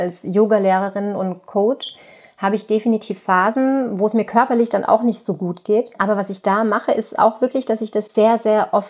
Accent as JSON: {"language": "German", "region": "Tyrol", "country": "Austria", "lives_now": "Germany", "said": "Ursprünglich komme ich aus Tirol und da sitze ich übrigens jetzt gerade auch in meinem alten Kinderzimmer"}